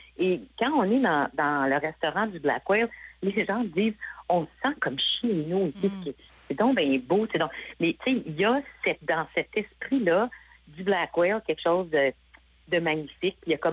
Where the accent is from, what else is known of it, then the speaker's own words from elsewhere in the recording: Montreal, Quebec, Canada; moi, je viens de la communauté anglophone de Montréal. Là, j'ai été élevée dans le West Island, dans la partie ouest de Montréal. Donc, j'étais jeune avec des anglophones puis des francophones.